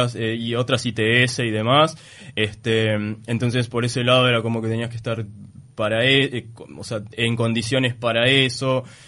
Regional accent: Uruguay; les parecía interesante que soy uruguayo y que en Uruguay está visto como a nivel mundial o a nivel internacional como un país de avanzada

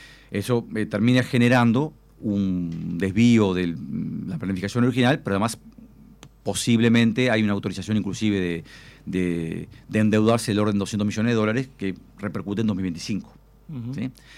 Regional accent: Uruguay; quien lo pagamos somos todos los uruguayos

